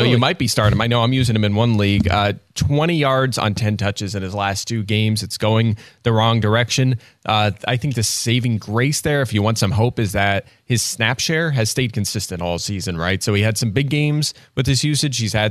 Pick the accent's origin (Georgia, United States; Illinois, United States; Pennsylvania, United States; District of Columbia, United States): Pennsylvania, United States; Pottsville; look, I'm from Pottsville, Pennsylvania. I grew up near the Hershey Chocolate Factory in Hershey Park.